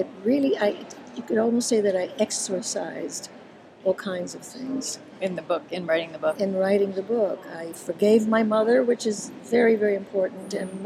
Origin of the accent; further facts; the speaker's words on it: Puerto Rico; born there; It's about my life from the time I was born in Puerto Rico to the time right now, actually.